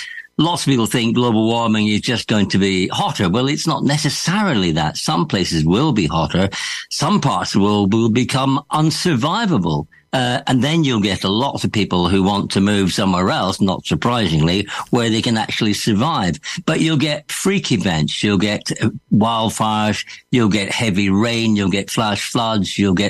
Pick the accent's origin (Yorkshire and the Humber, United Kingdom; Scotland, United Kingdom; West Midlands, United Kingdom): Scotland, United Kingdom; And when I was growing up in Scotland, which is not renowned for being a terribly hot place